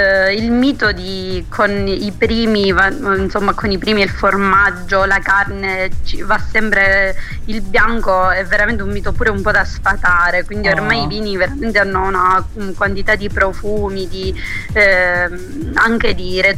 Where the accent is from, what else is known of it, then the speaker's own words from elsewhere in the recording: Acri, Calabria, Italy; No, in realtà io sono calabrese, in particolare di Agri, in provincia di Cosenza.